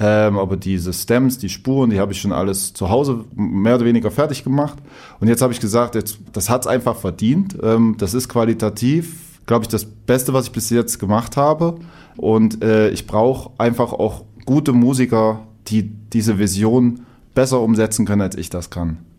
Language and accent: German; Saxony-Anhalt, Germany; bei uns in der Heimat, also ich komme aus Sachsen-Anhalt, komme aus so einem kleinen Kaff